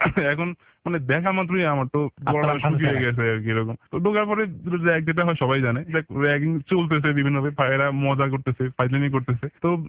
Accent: Barisal, Barisal Division, Bangladesh; একদমই ঢাকার বাইরে থেকে এসেছি, বরিশাল থেকে এসেছি, কাউকে এখানে চিনি না

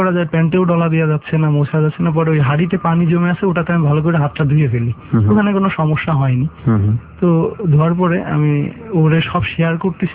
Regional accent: Bangladesh; born or raised there

